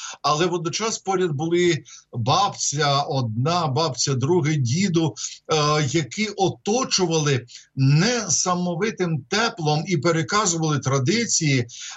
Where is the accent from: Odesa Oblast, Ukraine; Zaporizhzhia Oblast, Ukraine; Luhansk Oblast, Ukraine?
Odesa Oblast, Ukraine; Odesa; born there; а спочатку ще й була прабабця Антоніна Михайлівна, вони повернулися до Одеси, де народився я, з Прокоп'ївська, де вони по війні опинилися в прокоп'ївських бараках, шахта Кагановича